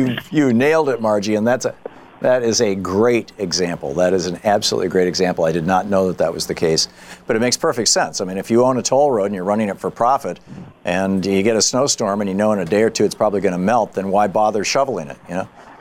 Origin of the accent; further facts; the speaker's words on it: Michigan, United States; Oh yeah, I grew up in Michigan.